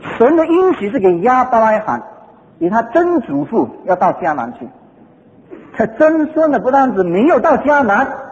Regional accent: Hong Kong; born there; Chinese is a second language; moved away as an adult; 我在香港呢出生哈，不要讲什么时候了，反正是很久了。

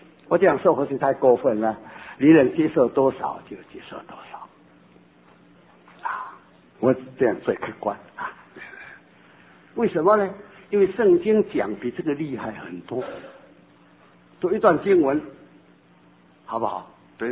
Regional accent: Jiangsu-Zhejiang, China; 或者清酒是我们江浙人的甜酒郎呢

